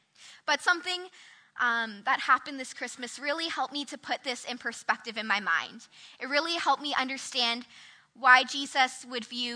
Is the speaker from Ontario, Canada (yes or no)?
yes; Toronto, Ontario, Canada; I'm actually from Toronto, Ontario. So that's a little bit far from here, just a little.